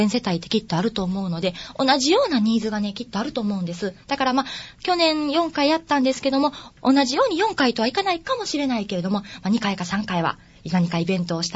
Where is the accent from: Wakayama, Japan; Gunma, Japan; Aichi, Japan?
Wakayama, Japan; moved away as an adult; 私自身は和歌山市内の出身なんですけども、大阪の堺市で結婚をして子育てを始めました。